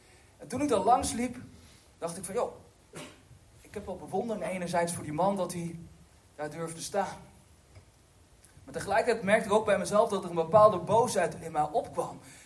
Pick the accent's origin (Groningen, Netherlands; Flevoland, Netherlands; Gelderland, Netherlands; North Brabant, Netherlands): Gelderland, Netherlands; ik kwam uit de Achterhoek dan.